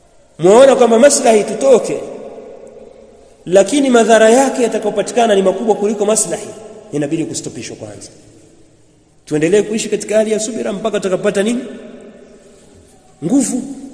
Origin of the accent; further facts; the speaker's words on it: Mwanza, Tanzania; Sisi mimi natoka Mwanza.